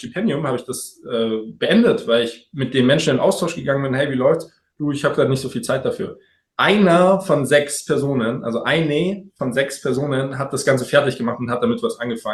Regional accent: Munich, Bavaria, Germany; Nee, ich bin Münchner und bin dann nach Köln fürs Studium

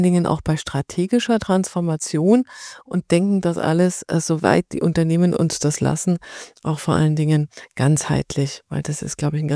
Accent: Bavaria, Germany; now in Berlin, Germany; Ich komme eigentlich aus Süddeutschland, aus Bayern und wurde hier so multikulturell in Berlin. Aus Liebe bin ich hier hängen geblieben.

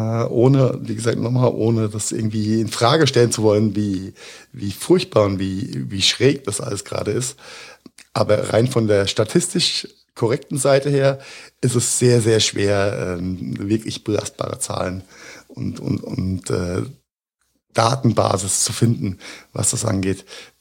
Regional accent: Rhineland-Palatinate, Germany; mein Heimatland Rheinland-Pfalz

